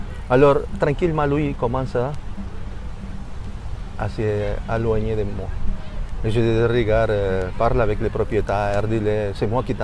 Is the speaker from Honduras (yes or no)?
yes; Honduras; French is a second language; Regarde, moi je viens de proche de Mexique, de Honduras.